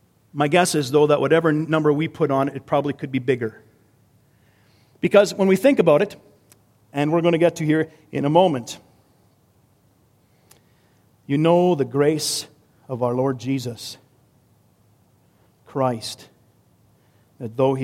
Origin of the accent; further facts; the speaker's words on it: Canada; accent: Canadian; Sometimes my Canadian accent gets me in trouble.